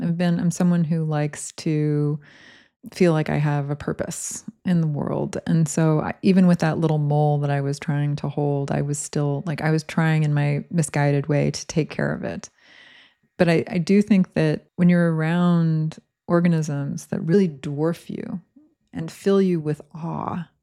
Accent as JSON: {"language": "English", "region": "Connecticut", "country": "United States", "tie": "born or raised there", "said": "Growing up in Connecticut in the woods, it's a very different experience."}